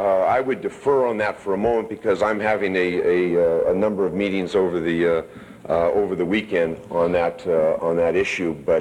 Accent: Martinez, California, United States; in my hometown, Martinez, California

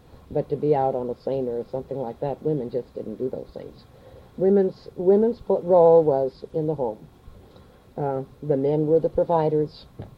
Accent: Kodiak, Alaska, United States; I was born in Kodiak, Alaska, territory of Alaska, way back in 1933 on August 12th.

